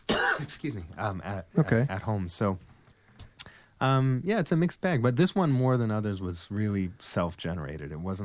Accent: Canada; No, I'm from Canada. I live in Montreal.

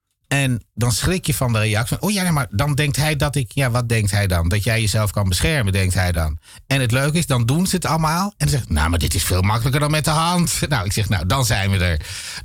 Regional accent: Amsterdam, North Holland, Netherlands; En ik kom van de Nieuwmarkt.

